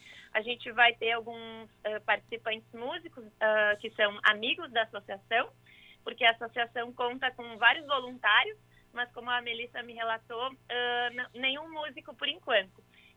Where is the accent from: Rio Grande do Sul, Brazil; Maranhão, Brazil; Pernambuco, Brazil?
Rio Grande do Sul, Brazil; Porto Alegre; sou aqui de Porto Alegre.